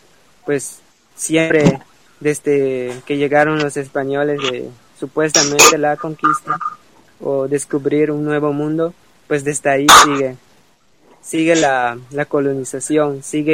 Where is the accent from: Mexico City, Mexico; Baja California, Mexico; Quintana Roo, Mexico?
Quintana Roo, Mexico; Xpichil; soy del estado de Quintana Roo, específicamente de la comunidad de Xpichil, del municipio de Felipe Carrillo Puerto.